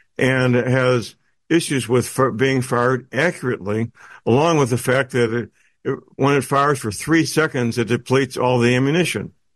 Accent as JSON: {"language": "English", "town": "St. Louis", "region": "Missouri", "country": "United States", "tie": "born or raised there", "said": "My hometown, St. Louis, is where Boeing manufactures Tomahawk missiles."}